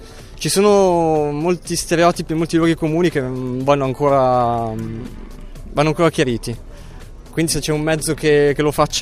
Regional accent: Castelletto, Piedmont, Italy; io, i miei non sono di Novara, io vengo da Castelletto, che è un paese un pochino vicino.

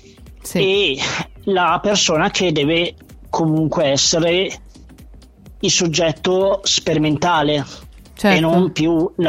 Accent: Lodi, Lombardy, Italy; essendo che io comunque sono di Lodi, e quindi Milano mi è comodo

